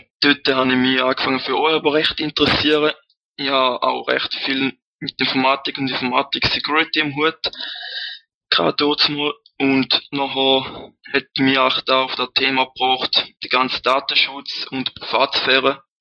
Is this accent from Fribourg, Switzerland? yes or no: no; Rorschacherberg, St. Gallen, Switzerland; Ich komme aus dem Rorschacher Berg beim schönen Bodensee, das ist im Kanton St. Gallen. Ich bin 22 Jahre alt